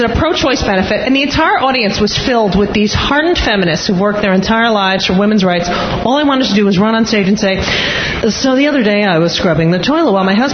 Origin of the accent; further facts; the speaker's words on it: New York, United States; Oh, it was really weird because, you know, I'm from New York. I'm used to the sea level.